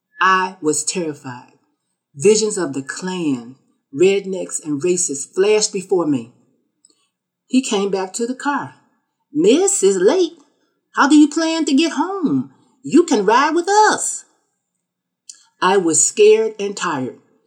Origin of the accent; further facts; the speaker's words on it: Chicago, Illinois, United States; I'm from Chicago.